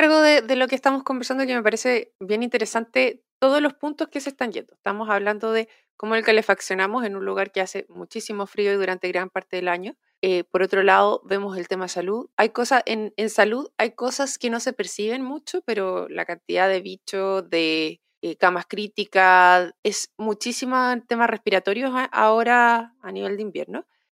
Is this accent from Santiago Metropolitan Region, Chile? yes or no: yes; Santiago, Santiago Metropolitan Region, Chile; yo vengo de Santiago y allá antes había leña.